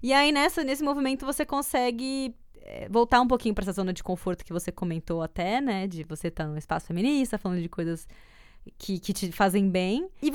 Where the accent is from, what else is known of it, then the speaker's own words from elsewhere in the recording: Argentina; Eu sou brasileira, porém me criei na Argentina.